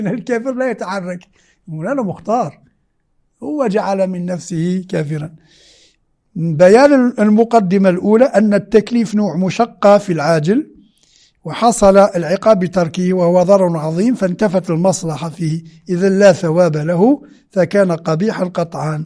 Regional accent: Algeria; moved away as an adult; أول ما دخلت الحوزة وأنا جاي من الجزائر وذهنية جامعية، كنت أدرس في الجامعة الفيزياء

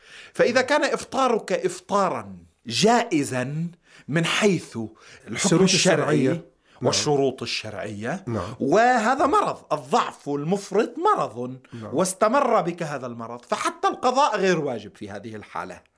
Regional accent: Lebanon; كما في بلدنا لبنان مثلا

